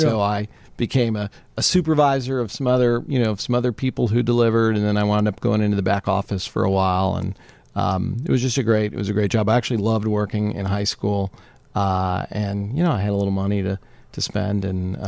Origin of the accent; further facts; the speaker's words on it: Cincinnati, Ohio, United States; I grew up in Cincinnati, actually. And my mom was a teacher. My dad was an accountant.